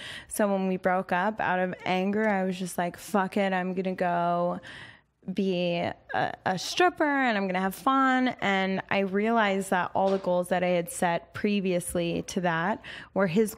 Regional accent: Philadelphia, Pennsylvania, United States; I'm from Philadelphia, and okay.

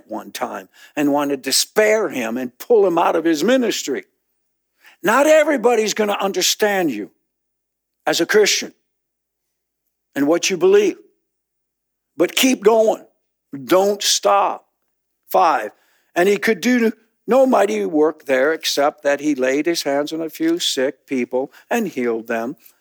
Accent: Gaylord, Minnesota, United States; last year I went to my hometown, Gaylord, Minnesota, and I went to a class reunion.

